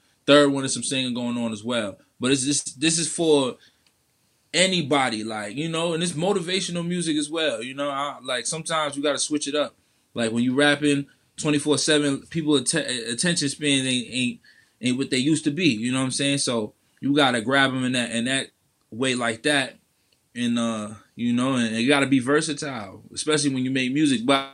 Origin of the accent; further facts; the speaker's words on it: Long Island, New York, United States; But I'm from Long Island, New York. And basically, I started rapping at a very young age.